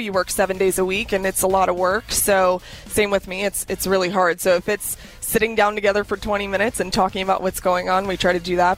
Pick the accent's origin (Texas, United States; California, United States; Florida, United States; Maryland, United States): Florida, United States; I grew up in South Florida, and I wanted something the polar opposite of where I grew up, and that would be Oxford, Mississippi.